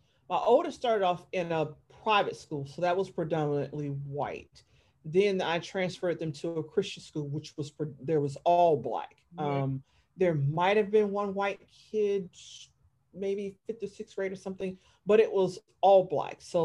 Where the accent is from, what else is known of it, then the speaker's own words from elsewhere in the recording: Alabama, United States; Yeah. And when I joined the military, because I said I was from Alabama, people look down upon you as if you're stupid.